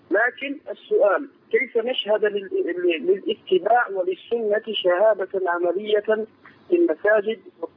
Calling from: Algeria; أود من الجزائر أن أبعث بنصيحة

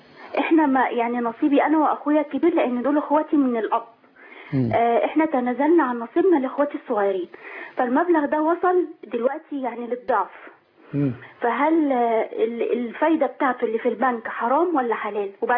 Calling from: Giza, Giza Governorate, Egypt; من الجيزة.

